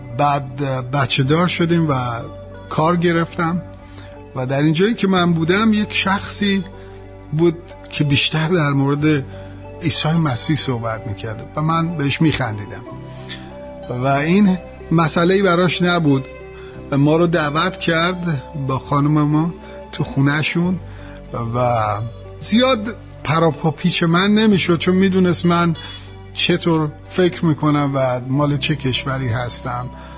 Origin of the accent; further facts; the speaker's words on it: Tehran, Tehran Province, Iran; من در تهران به دنیا اومدم و جوانیم هم در یک خانواده نسبتاً مرفه بوده و در این خانواده بزرگ شدم تا سن 15-16-17-18 سالگی.